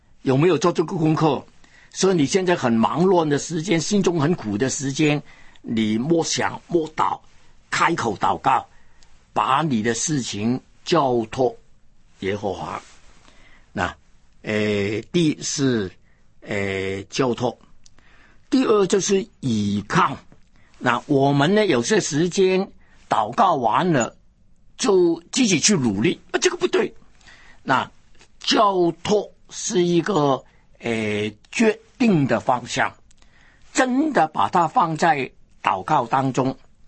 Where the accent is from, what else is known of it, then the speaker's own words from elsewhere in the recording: Hong Kong; 我有一个香港人，我是1938年在香港出生的了。本来呢一直当作自己是香港人，但是因为信了耶稣，有了主的爱的感动，就变为一个中国人。